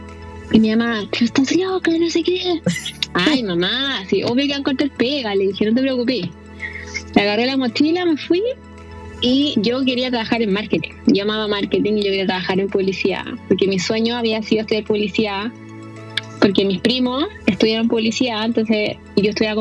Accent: Temuco, Araucanía, Chile; moved away as an adult; now in Santiago, Chile; nací en Temuco, estudié en Temuco, y de ahí me fui a Temuco

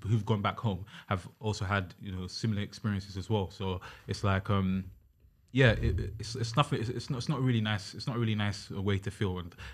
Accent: Uganda; I struggled for the longest time with people sort of accepting that I'm Ugandan, because they hear my accent, they say, oh, you're not Ugandan.

